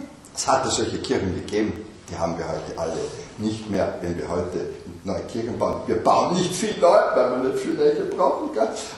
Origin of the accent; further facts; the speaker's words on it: Carinthia, Austria; Bei uns in Kärnten war die Religiosität nie so tief verankert.